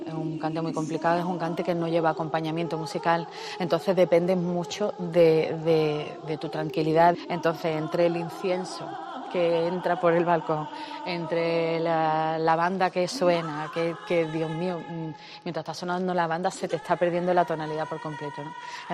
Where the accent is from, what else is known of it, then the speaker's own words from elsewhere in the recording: Málaga, Andalusia, Spain; Y Málaga es una de las provincias, yo soy malagueña, ¿no?, entonces lo tengo que decir